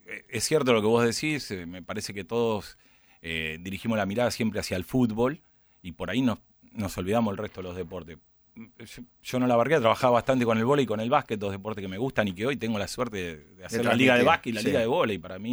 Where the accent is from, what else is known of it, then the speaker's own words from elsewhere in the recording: Olavarría, Buenos Aires Province, Argentina; moved away as an adult; Y yo soy de Olavarría. Laburaba en Olavarría, en un canal. En el diario Olavarría.